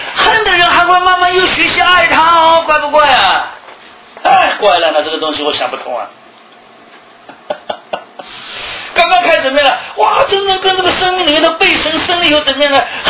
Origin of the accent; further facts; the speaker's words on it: Shanghai, China; 这个你知道我们上海人很爱面子啊